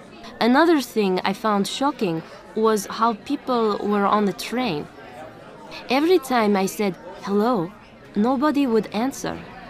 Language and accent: English; Slovenia; I come from Slovenia and I teach English and German there.